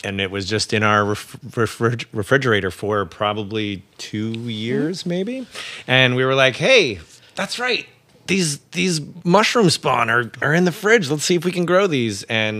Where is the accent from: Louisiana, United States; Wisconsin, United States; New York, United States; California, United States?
New York, United States; East Berne; Yeah, I am from East Bern, New York, which is part of the hill towns.